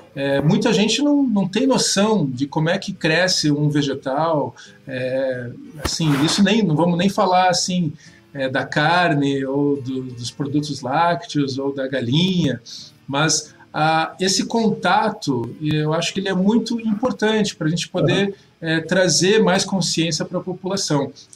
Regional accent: Curitiba, Paraná, Brazil; born there; eu nasci aqui em Curitiba e cada vez mais a gente vê assim, essas casas tradicionais de Curitiba com jardins, com hortas, indo embora.

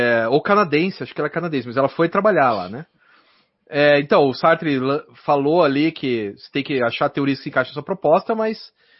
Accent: Curitiba, Paraná, Brazil; Porque eu sou de Curitiba, não sou de São Paulo, então...

